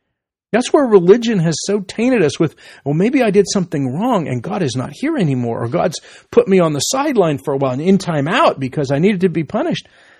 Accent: New Zealand; Hospitals were much lower grade than my home country, New Zealand.

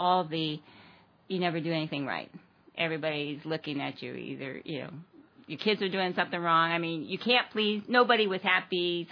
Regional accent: Ohio, United States; I grew up in Ohio in the Methodist Church.

